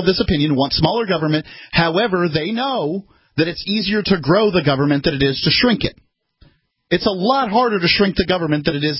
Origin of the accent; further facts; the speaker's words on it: Florida, United States; I'd love to go back to Florida.